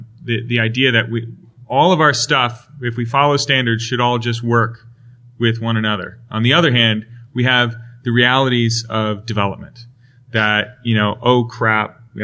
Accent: Wisconsin, United States; I'm from Wisconsin, so, you know, we have that kind of relationship.

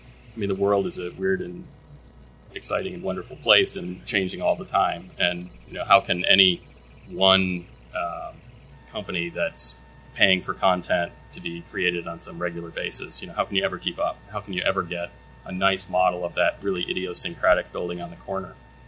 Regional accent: Boulder, Colorado, United States; I'm from Boulder, Colorado, so all of my examples are going to be in Colorado.

